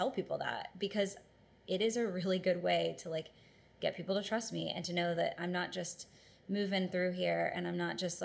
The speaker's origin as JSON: {"language": "English", "town": "Lynchburg", "region": "Virginia", "country": "United States", "tie": "born or raised there", "said": "Just like these great memories growing up in Lynchburg and then being able to see all of that come to fruition."}